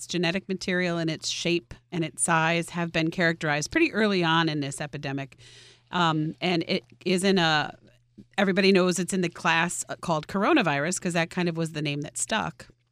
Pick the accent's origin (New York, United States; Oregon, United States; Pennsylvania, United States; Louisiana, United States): New York, United States; Coxsackie; when I say I'm from Coxsackie